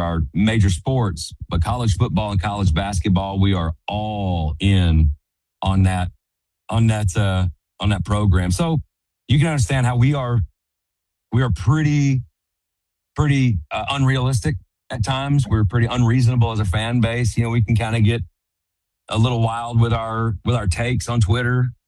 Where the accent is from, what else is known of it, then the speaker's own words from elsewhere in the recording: Rogers, Arkansas, United States; I was born in Rogers, Arkansas, and grew up about 20 miles away from the university there.